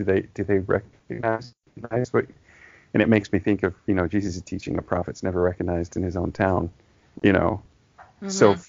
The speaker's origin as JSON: {"language": "English", "region": "California", "country": "United States", "tie": "born or raised there", "said": "Like, I recognize that where we grew up, you know, we grew up in Southern California."}